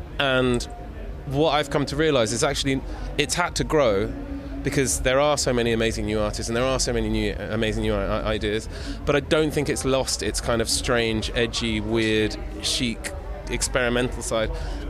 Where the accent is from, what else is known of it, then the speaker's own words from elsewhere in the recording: London, United Kingdom; I'm a bloke from London who plays in bands